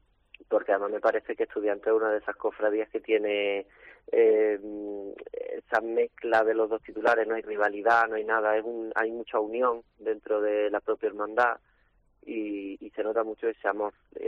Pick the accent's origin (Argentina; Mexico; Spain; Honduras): Spain; Almería, Andalusia; también estoy haciendo algunos trabajillos para la provincia y para mi tierra, para Almería